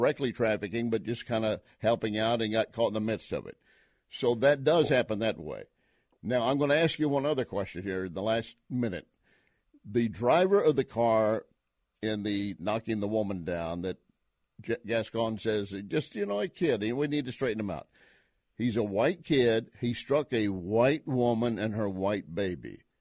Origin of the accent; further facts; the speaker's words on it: Texas, United States; I'm from Texas, and I know during those back in the 70s and so forth